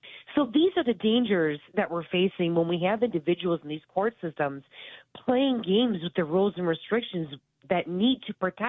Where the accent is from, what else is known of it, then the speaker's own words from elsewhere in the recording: Detroit, Michigan, United States; Mind you, I am from Detroit, Michigan, inner city. That's where I'm from. That's my background.